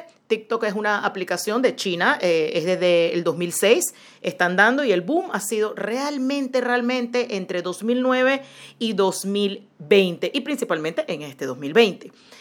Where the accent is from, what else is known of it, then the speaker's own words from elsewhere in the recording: Panama; en mi país, en Panamá, vimos algunas personas en puestos públicos